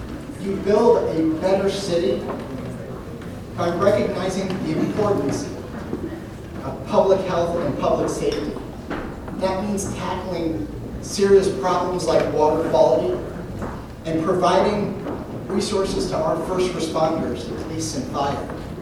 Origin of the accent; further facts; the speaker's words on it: Des Moines, Iowa, United States; I grew up here in Des Moines. I'm a proud product of the Des Moines Public Schools.